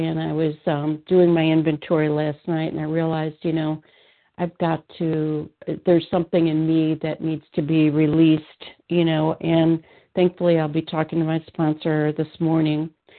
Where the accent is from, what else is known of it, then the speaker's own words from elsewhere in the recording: Illinois, United States; I'm from Illinois